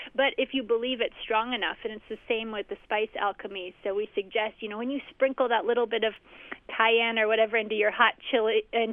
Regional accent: Seattle, Washington, United States; I grew up in Seattle, and I remember as a child the influx of Thai food

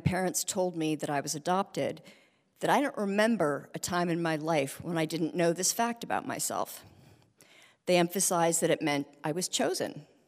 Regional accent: Berkeley, California, United States; born there; I was born in 1959 in Berkeley, California. And I was adopted through a state agency

